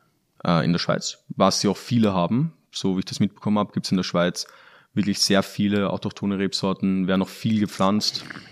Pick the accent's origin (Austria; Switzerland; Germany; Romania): Austria; Vienna; ich komme aus Wien und wir haben selbst einen kleinen Weinbau im 19. Bezirk